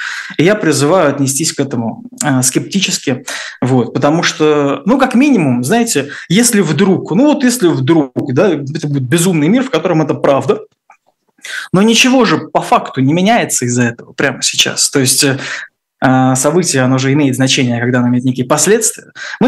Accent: Moscow, Russia; я тоже из Москвы, я там, собственно, прожил, ну да, считай, всю жизнь я отъезжал иногда в разные города, но да, я вырос в ЦАО, в Найкиманке

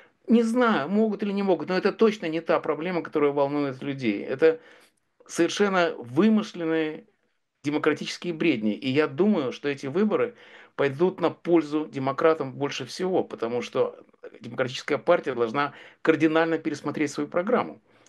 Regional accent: United States; И таксист, убедившись в том, что я из Америки

